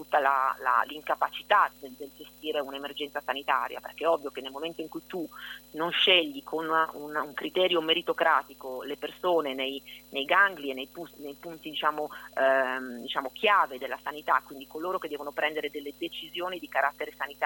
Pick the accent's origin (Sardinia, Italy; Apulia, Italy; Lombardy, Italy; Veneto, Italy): Lombardy, Italy; vengo da Milano, Monza, Varese